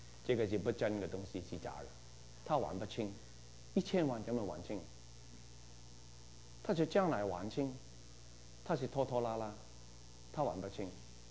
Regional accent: Guangdong, China; 你讲国语慢慢讲，我是广东人，我听不懂。

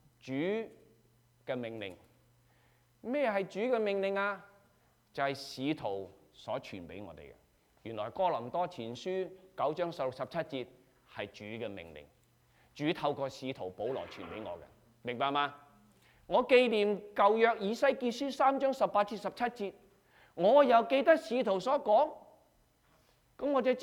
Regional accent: China; 你知道我中國人，不懂英文。

